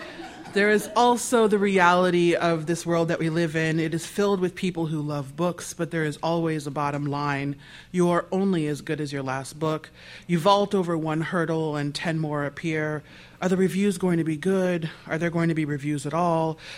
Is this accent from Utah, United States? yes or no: no; Nebraska, United States; I'm a kid from Nebraska.